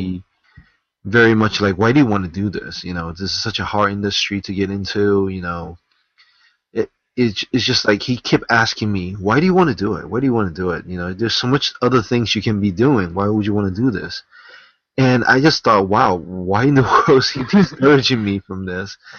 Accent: Hartford, Connecticut, United States; at the time we were all drawing comics in our, in our hometown. I was from Hartford, Connecticut.

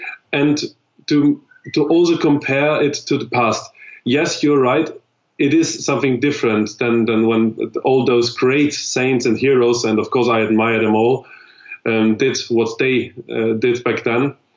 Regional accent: Vienna, Austria; English is a second language; I was born and raised in Vienna, which is the capital of Austria.

